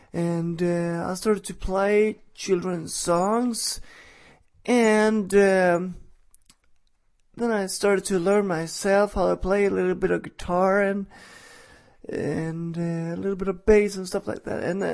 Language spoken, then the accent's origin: English; Sweden; English is a second language; and I am from Sweden.